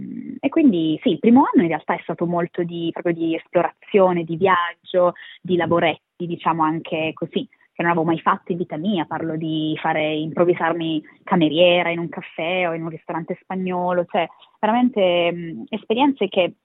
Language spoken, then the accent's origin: Italian; Basilicata, Italy; moved away as an adult; also born or lived in Varese; Io sono della provincia di Potenza, un piccolo paesino nella Basilicata, e i miei genitori vivono ancora lì. Io però ho fatto l'università a Varese, quindi a 18 anni, quasi 19, sono andata via, mi sono trasferita a Varese.